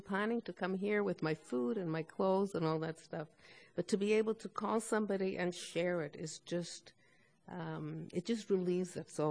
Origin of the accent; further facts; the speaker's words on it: Montreal, Quebec, Canada; I'm a compulsive over and under eater, and I'm from Region 6 from Montreal, Quebec, Canada.